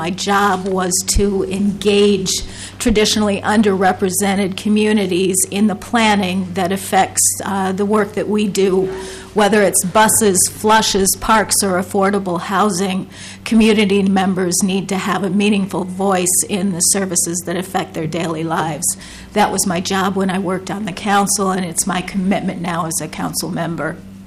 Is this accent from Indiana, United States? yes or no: no; Minneapolis, Minnesota, United States; I have been a resident of Minnetonka for the last 16 years. Before that, I grew up in the Prospect Park neighborhood of Minneapolis.